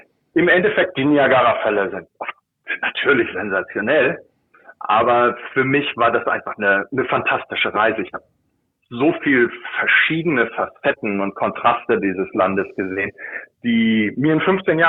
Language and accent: German; Northern Germany, Germany; ich komme aus der Gegend, wo man nicht unbedingt lernt, mit Hügeln und starken Anstiegen umzugehen auf dem Fahrrad.